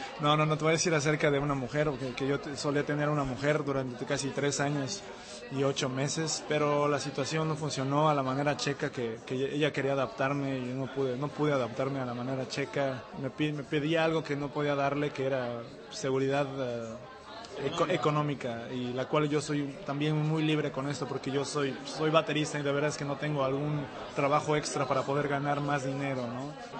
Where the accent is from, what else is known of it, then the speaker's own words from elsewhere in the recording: Mexico City, Mexico; moved away as an adult; now in Prague, Czech Republic; como soy del DF, pues entonces el DF es tan grande que no tenía mucha oportunidad de hacer algo interesante